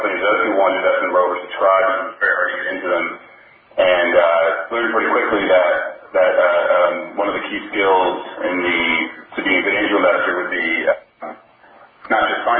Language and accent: English; Ohio, United States; moved away; also born or lived in New York; So I'm originally from Ohio, and I moved to New York, and I was a computer programmer.